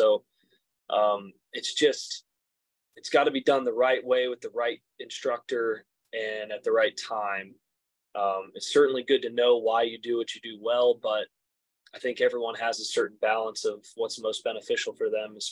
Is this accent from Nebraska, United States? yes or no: no; Texas, United States; maybe growing up in Texas in the wind and stuff, you just never really had the opportunity to hit a dome shot, a straight shot.